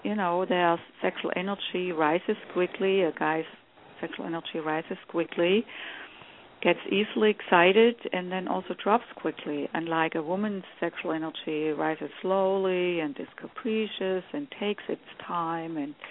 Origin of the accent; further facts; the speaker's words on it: Germany; moved away as an adult; So I grew up in Germany and came here when I was 29.